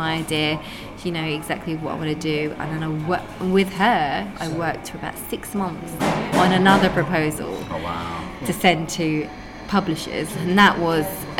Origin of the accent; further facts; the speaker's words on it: London, United Kingdom; I'm a Londoner, I grew up here